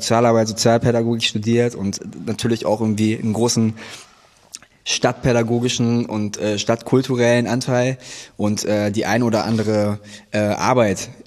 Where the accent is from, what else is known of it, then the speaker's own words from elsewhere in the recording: Cologne, North Rhine-Westphalia, Germany; So, ich komme aus Köln, naja, weiß ich so, in Düsseldorf studiert.